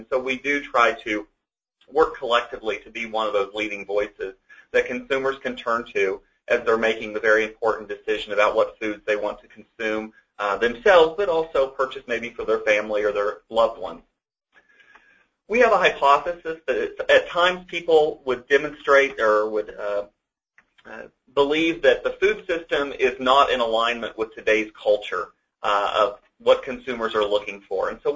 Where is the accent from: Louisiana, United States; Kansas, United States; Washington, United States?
Kansas, United States; I am from Northwest Kansas. I believe I'm a product of Northwest Kansas. So this is what I grew up looking at every morning and evening as I woke up on my family's cattle ranch.